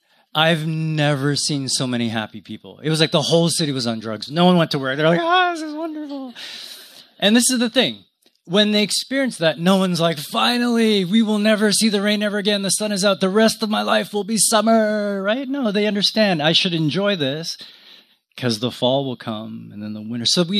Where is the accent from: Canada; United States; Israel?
Canada; Growing up in Canada, I could smell autumn.